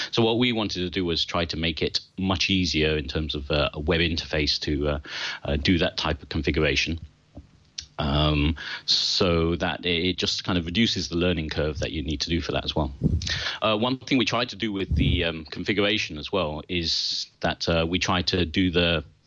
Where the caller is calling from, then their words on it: Belper, East Midlands, United Kingdom; I'm phoning you from Belper, which is in the UK. It's around Derbyshire. It's just on the edge of the Peak District. Lovely area. So I get to work from home.